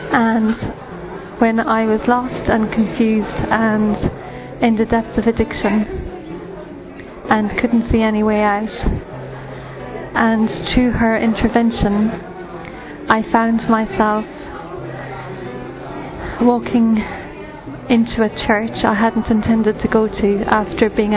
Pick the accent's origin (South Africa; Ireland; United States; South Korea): Ireland; I'm from Ireland.